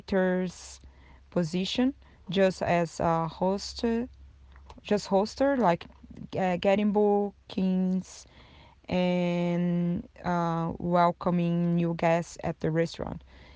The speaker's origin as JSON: {"language": "English", "country": "Brazil", "also_born_or_lived": "Brisbane / Tasmania", "second_language": "English", "moved": "as an adult", "lives_now": "Australia", "said": "I'm from Brazil. I moved to Australia in 2016. My first place was Brisbane. I lived there for almost 2 years and then I moved to Tasmania. That was in 2019."}